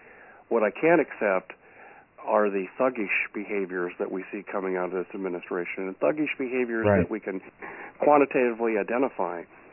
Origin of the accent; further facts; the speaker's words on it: United States; that's unacceptable to me as an American.